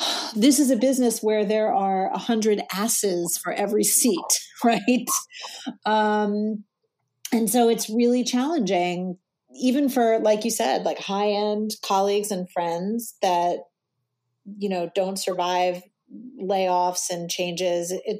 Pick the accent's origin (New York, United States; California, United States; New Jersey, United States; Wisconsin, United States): New York, United States; New York City; My background is I grew up in New York City